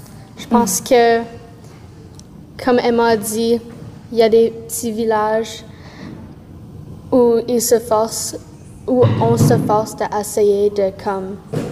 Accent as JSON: {"language": "French", "town": "Doremy", "region": "Saskatchewan", "country": "Canada", "said": "j'ai 14 ans puis je viens de Doremy, Saskatchewan."}